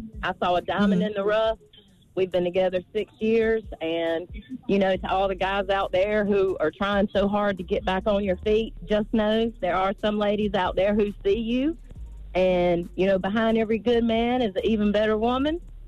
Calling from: North Carolina, United States; North Carolina.

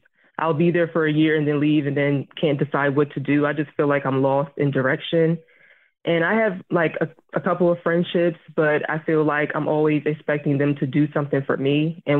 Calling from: New Jersey, United States; I'm 25 years old and I'm calling from South Jersey.

